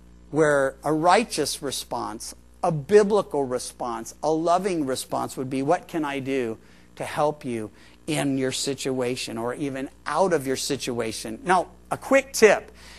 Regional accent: Midwest, United States; also born or lived in Georgia / Missouri / Chicago; when I was a kid, I lived in the Midwest and I was born in Georgia, and there was a lot of ethnic, relational, racial tensions.

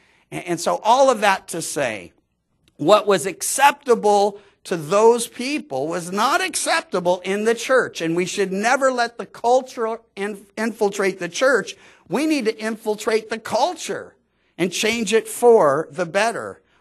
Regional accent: California, United States; Now, I come from Southern Cal, where everyone was baptized in bikinis, because that was the fashion.

